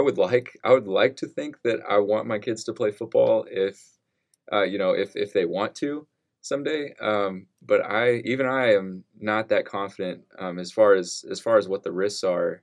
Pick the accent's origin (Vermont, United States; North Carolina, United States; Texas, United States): Texas, United States; I grew up in Central Texas, and, like, all my friends play football